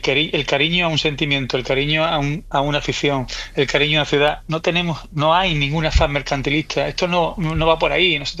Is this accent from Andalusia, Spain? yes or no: yes; San Fernando, Andalusia, Spain; yo soy de Cádiz, soy Cañay, soy San Fernando